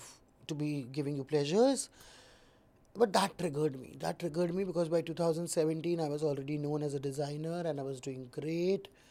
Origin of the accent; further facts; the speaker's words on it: Delhi, India; I'm born and raised in Delhi 6 Chani Chowk.